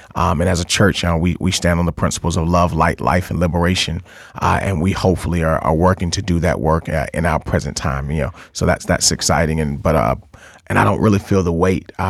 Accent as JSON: {"language": "English", "town": "Atlanta", "region": "Georgia", "country": "United States", "said": "I'm from Atlanta, Georgia, originally."}